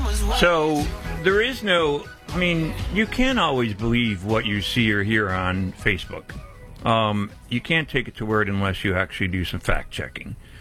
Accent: United States; But even though being an American, I'm not going to Peru and eating guinea pig.

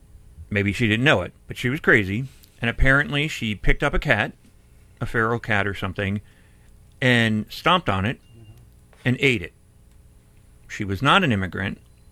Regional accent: United States; But even though being an American, I'm not going to Peru and eating guinea pig.

